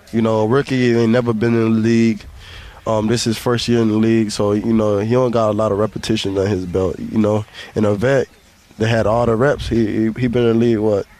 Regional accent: Alabama, United States; just like I came from Alabama, that's kind of the same atmosphere that I had at Alabama.

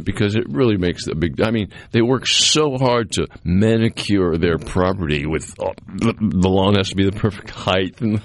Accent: Massachusetts, United States; Well, one thing's a lot different than where I grew up on Cape Cod.

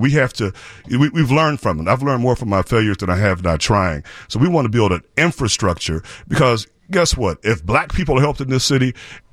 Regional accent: United States; And as an American, our history in terms of the American Revolution and not wanting to be subjects of the British crown

